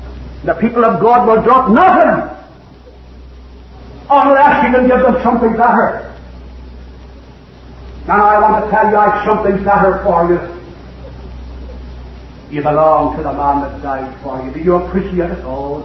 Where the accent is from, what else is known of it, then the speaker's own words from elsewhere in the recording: Ireland; born there; Some have told me that I'm maybe good Italian, but I was born in Ireland, so I couldn't help that.